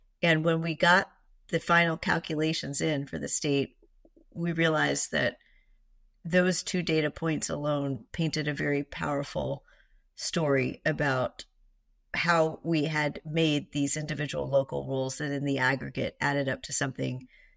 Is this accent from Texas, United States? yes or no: yes; Houston, Texas, United States; I grew up in Houston, Texas, which many people say is the largest city in the country without zoning.